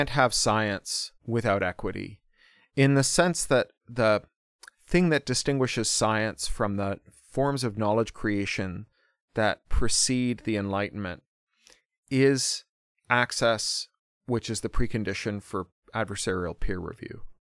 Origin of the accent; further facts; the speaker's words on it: Toronto, Ontario, Canada; I grew up specifically in Toronto in the 1980s